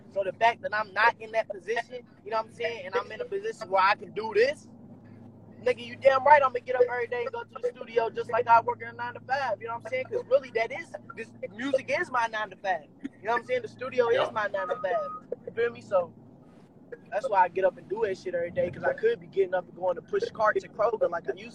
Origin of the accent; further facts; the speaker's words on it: Louisville, Kentucky, United States; like, for me and my brother, like, yeah, we grew up in Louisville, and I mean, it was, you know what I'm saying, we struggled, just like a lot of people